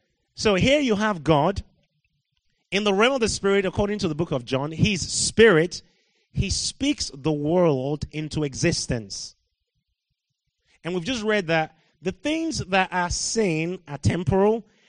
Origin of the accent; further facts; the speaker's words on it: Nigeria; now in United Kingdom; When I grew up in Nigeria, I never met an atheist my whole life. I came to the UK